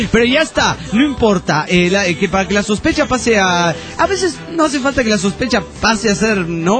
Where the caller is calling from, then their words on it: Potosí, Bolivia; de la Vía Imperial de Carlos V de Potosí, en Bolivia.